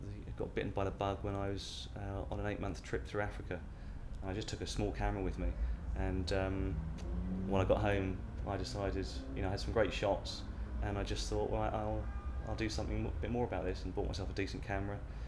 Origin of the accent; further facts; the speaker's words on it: Surbiton, London, United Kingdom; I'm 40 years old and I come from Surbiton.